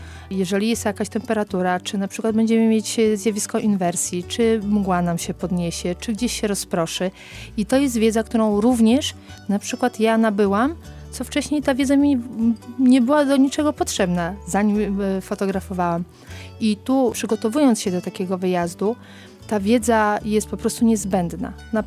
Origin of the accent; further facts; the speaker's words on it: Jelenia Góra, Lower Silesian Voivodeship, Poland; now in Białystok, Poland; jak tu przeprowadziłam się do Białegostoku, bo pochodzę z Jeleniej Góry, to stwierdziłam, że tych terenów po prostu nie znam.